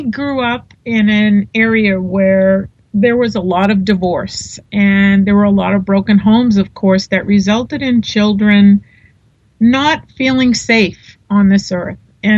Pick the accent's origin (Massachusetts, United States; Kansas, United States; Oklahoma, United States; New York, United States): Massachusetts, United States; Boston; I grew up in Boston. You can probably hear the accent.